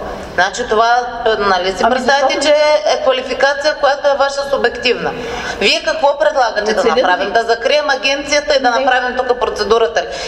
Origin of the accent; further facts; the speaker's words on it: Sliven, Sliven Province, Bulgaria; born there; аз не съм виновна, че съм се родила в Сливен, да ви кажа.